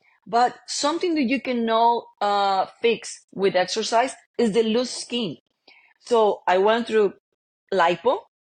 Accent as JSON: {"language": "English", "country": "Colombia", "second_language": "English", "moved": "as an adult", "lives_now": "United States", "said": "I am from Colombia, by the way, and I'm an immigrant."}